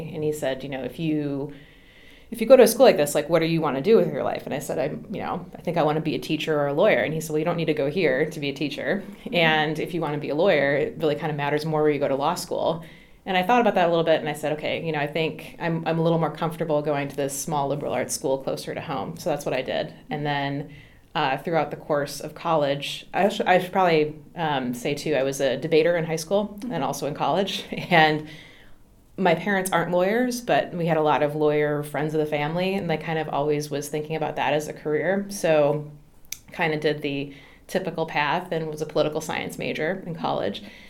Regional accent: Eagan, Minnesota, United States; also born or lived in St. Paul; I was born in St. Paul, Minnesota, and grew up in a suburb of St. Paul called Eagan, E-A-G-A-N.

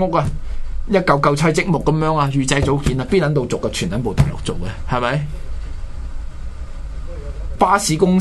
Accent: Hong Kong; 你即系我香港人上去玩啊

